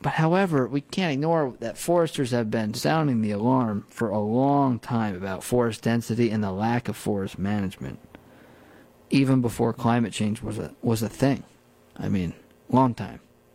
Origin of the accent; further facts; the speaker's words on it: New Paltz, New York, United States; growing up near New Paltz on the Schwank Ridge, there's a lot of pitch pine